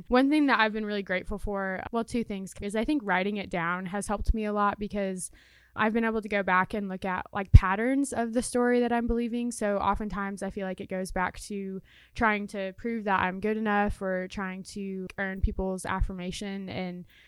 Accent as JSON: {"language": "English", "region": "Indiana", "country": "United States", "lives_now": "Murfreesboro, United States", "said": "because I'm not from Murfreesboro. I'm from Indiana. And so I try to call my family"}